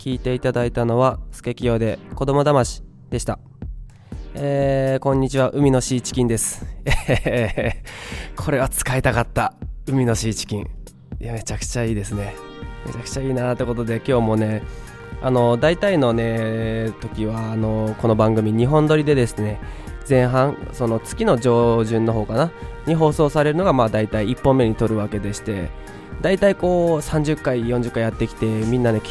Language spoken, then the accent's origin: Japanese; Kyushu, Japan; 僕はその、まあ、九州で育ったんですけども